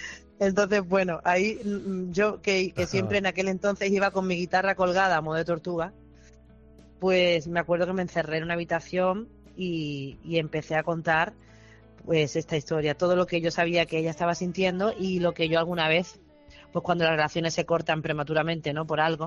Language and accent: Spanish; Málaga, Andalusia, Spain; Me siento muy orgullosa de ser malaguita, de ser una boquerona y de venir de la ciudad de la que vengo, tan increíble, tan generosa y tan, ¿cómo te digo?, tan hospitalaria